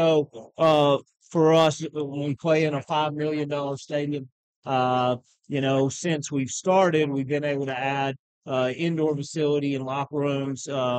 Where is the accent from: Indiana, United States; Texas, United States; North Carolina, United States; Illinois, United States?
Texas, United States; And, you know, I'm from Texas, grew up in Texas.